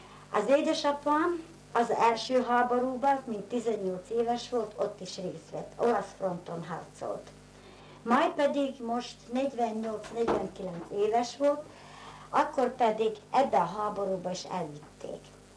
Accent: Želiezovce, Nitra Region, Slovakia; 1925-ben születtem Zselízen. A szüleim Zselízi állami birtokban dolgoztak.

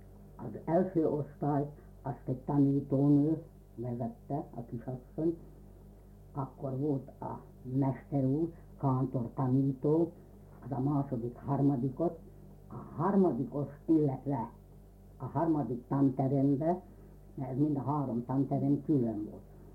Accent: Mikola, Nitra Region, Slovakia; Odahaza Mikolán aztán ugye, ott jel garamnál, a konfnál laktunk, hát ott kezdődtek a gyepek.

